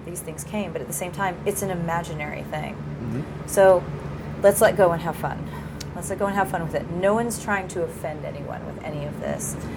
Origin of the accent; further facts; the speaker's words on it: West Coast, United States; And I was there with a black friend mm-hmm. who is from the East Coast. Mm. I'm from the West Coast.